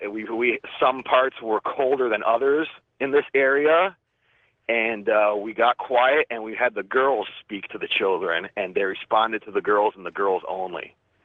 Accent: Vermilion, Ohio, United States; And my Halloween story is I'm from Ohio. There's a little town in Vermilion, Ohio, that's known to, it used to have an orphanage known as the Gore Orphanage that burned down.

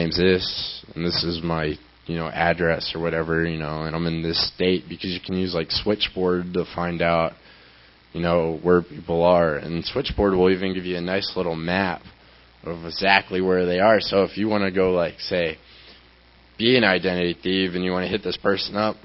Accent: Tennessee, United States; also born or lived in Florida; Yeah, I'm from Tennessee. Here, everybody's always like, we're recording you. So it's like, okay. This is really the only state I've lived in other than Florida.

